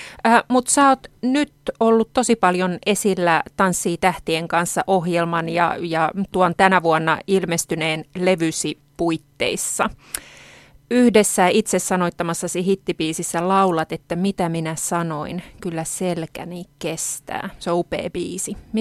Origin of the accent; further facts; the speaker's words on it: Hämeenlinna, Kanta-Häme, Finland; also born or lived in United States; mä olin 24, kun mä tulin takaisin Suomeen ja mä olin ollut USA:ssa 5 vuotta ja palasin kotikaupunkiini Hämeenlinnaan